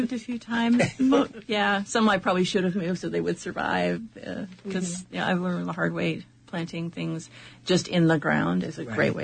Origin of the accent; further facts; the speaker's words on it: British Columbia, Canada; I'm from Vancouver Island area, and it's so different here.